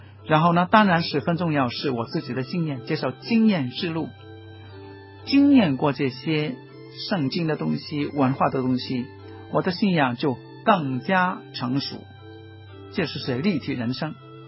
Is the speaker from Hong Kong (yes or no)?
yes; Hong Kong; 我说我是从香港来的